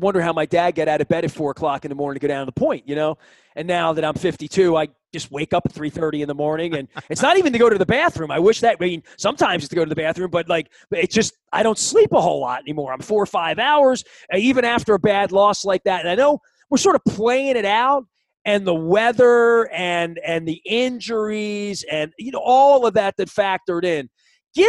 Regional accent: Baltimore, Maryland, United States; Believe me, I grew up on Bank Street. It was Washington on my side of town, too.

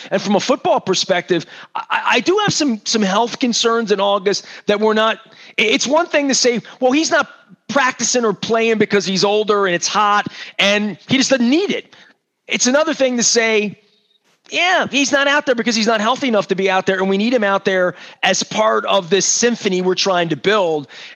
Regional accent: Dundalk, Maryland, United States; We grew up together in Colgate, Dundalk guy.

